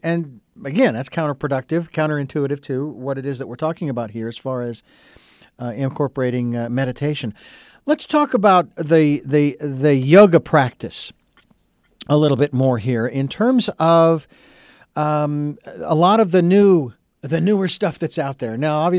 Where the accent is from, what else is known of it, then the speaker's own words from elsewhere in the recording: Phoenix, Arizona, United States; I'm from Phoenix, Arizona. Had enough of that. Had enough of hot.